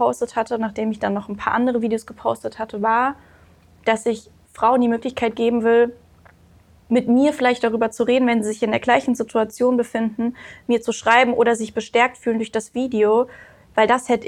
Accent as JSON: {"language": "German", "town": "Frankfurt", "region": "Hesse", "country": "Germany", "said": "ich bin 25, ich komme aus Frankfurt, bin Physiotherapeutin"}